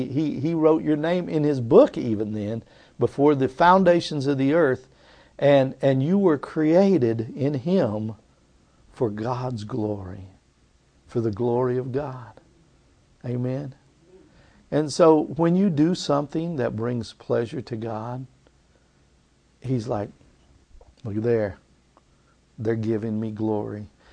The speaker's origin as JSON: {"language": "English", "town": "Tulsa", "region": "Oklahoma", "country": "United States", "tie": "born or raised there", "said": "So, I grew up in West Tulsa, but there was a half a year when my mom was homesick for her mother, and we moved to Tahlequah."}